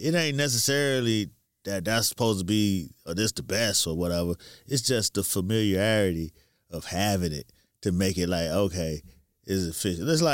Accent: Miami, Florida, United States; I'm from Miami, man.

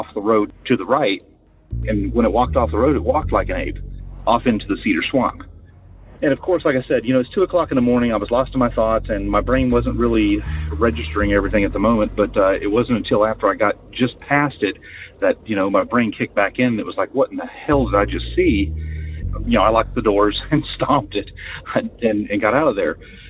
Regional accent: West Virginia, United States; I'm from West Virginia, so I used to drive from Upper Michigan to West Virginia on leave.

